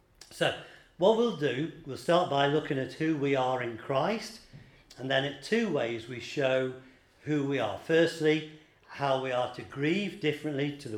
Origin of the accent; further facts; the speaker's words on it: England, United Kingdom; my wife is Welsh, I'm English, we're both Caucasian